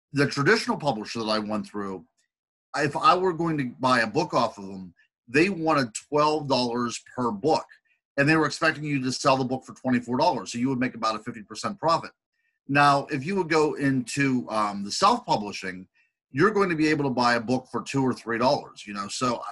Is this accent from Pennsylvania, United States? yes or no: yes; Pennsylvania, United States; Because I grew up in Pennsylvania, there's a lot of cases of UFOs and Bigfoot and things like this around my area.